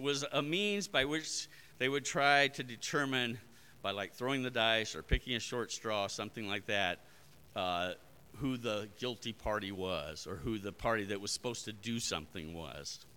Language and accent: English; Cordillera Administrative Region, Philippines; In fact, when I grew up in the Ifugao, they had all these spirits they were terrified of and they sacrificed